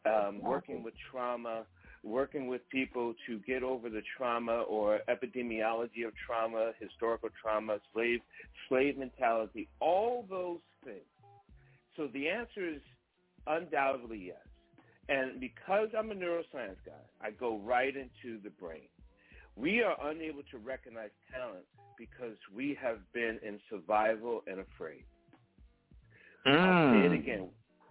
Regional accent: New York, United States; growing up in New York, I was a big East Coast against the West Coast guy, right?

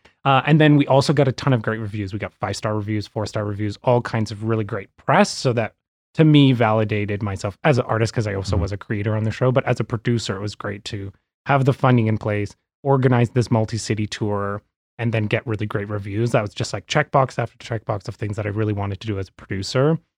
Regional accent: Canada; our like international profile as Canadian artists and as theater artists.

